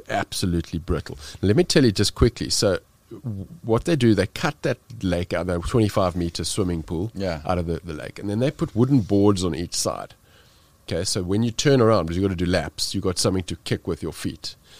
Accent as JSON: {"language": "English", "country": "South Africa", "said": "being South African, I'm totally underprepared."}